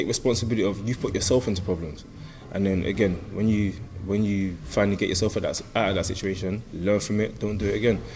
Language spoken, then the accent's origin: English; London, United Kingdom; I'm from East London.